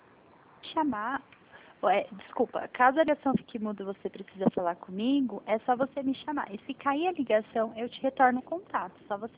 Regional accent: São Paulo, Brazil; só que eu sou da região do estado de São Paulo.

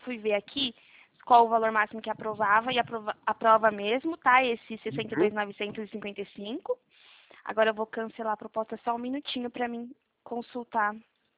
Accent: Botucatu, São Paulo, Brazil; born there; É que eu sou nascida em Botucatu, é próxima aí da região.

